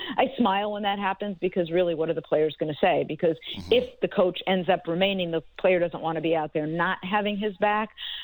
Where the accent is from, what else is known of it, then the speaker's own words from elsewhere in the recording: Los Angeles, California, United States; I grew up in Los Angeles. Other than my years with the Raiders when Al moved the team to Oakland, this is where I've lived